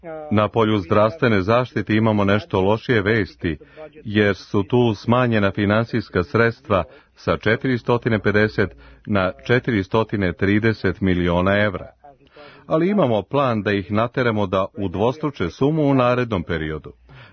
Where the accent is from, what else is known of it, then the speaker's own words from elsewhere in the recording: Mărgineni de Jos, Prahova, Romania; Ako pođete u Rumuniju i put vas nanese u mesto odakle sam ja, Marginari de Jos